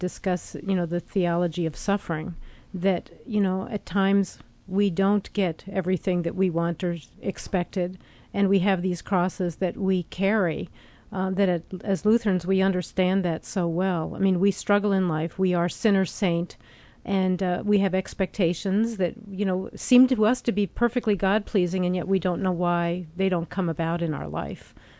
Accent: New York, United States; I'm from New York.

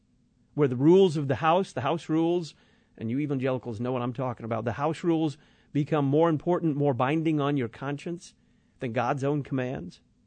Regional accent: Texas, United States; You know, when you come into, I think it's my home state, Texas.

